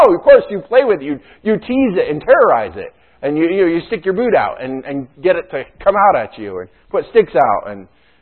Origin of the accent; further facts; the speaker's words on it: New York, United States; You know, I grew up in the Adirondacks. There's a lot of rivers around.